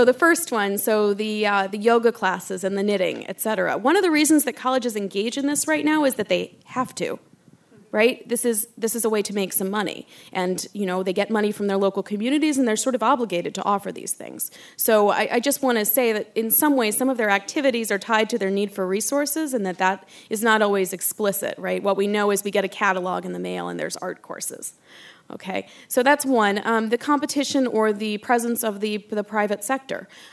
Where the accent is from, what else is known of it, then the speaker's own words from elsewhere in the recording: Virginia, United States; I grew up in the shadows of Northern Virginia Community College, so.